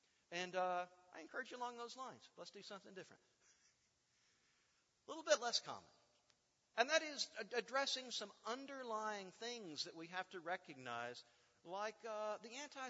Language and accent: English; Mississippi, United States; Now, growing up in North Mississippi, I thought everybody everywhere was just like everybody else in North Mississippi.